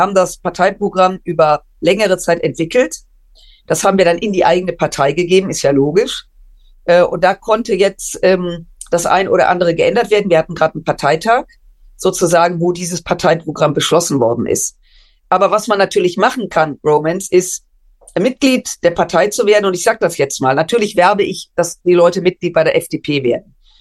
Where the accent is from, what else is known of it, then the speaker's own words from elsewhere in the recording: Düsseldorf, North Rhine-Westphalia, Germany; Ich komme ja aus Düsseldorf. Hier ist auch mein Wahlkreis.